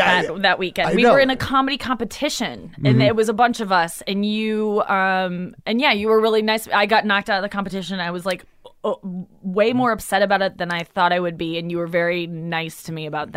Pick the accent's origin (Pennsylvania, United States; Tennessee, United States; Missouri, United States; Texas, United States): Missouri, United States; St. Louis; St. Louis.